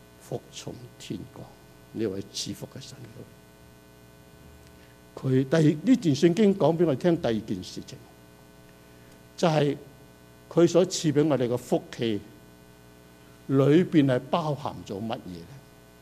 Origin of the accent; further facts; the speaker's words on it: Canada; 加拿大的政府是有权保护我们，因为我们是加拿大人。